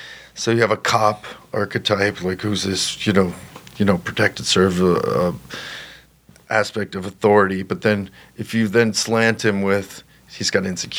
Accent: Los Angeles, California, United States; And I was like, oh, I grew up in Los Angeles.

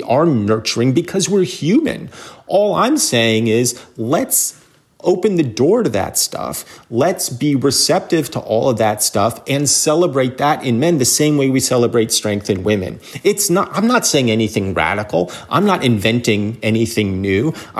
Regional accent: New Jersey, United States; are better citizens than the people that I grew up with in New Jersey in the 1980s.

